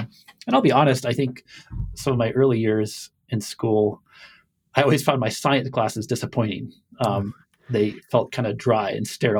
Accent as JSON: {"language": "English", "town": "Chicago", "region": "Illinois", "country": "United States", "tie": "born or raised there", "said": "I grew up in the Chicago area, and for reasons I don't really understand, I just loved being outside and in the natural world from when I was really young, playing in the field behind our house."}